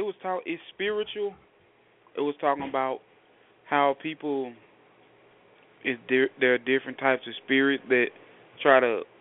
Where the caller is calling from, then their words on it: Arkansas, United States; Arkansas.